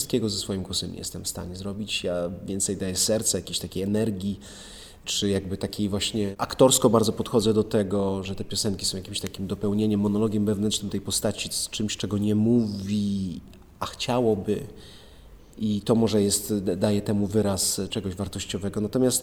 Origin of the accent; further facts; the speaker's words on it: Oświęcim, Lesser Poland, Poland; also born or lived in Brzezinka; bo ja pochodzę z Oświęcimia. Znaczy urodziłem się w Oświęcimiu, mieszkałem w Brzezińce jako młody człowiek.